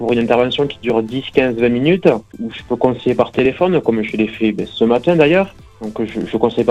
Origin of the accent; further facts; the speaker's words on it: Cagnac-les-Mines, Occitanie, France; je suis précisément de Cagnac-les-Mines.